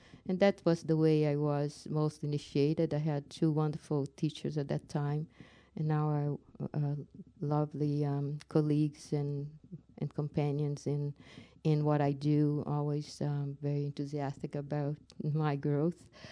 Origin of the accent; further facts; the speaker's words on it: Brazil; English is a second language; now in Canada; And I'm from Brazil, and when I came to Canada, after a while, I thought to myself, I need to find people that speak my language.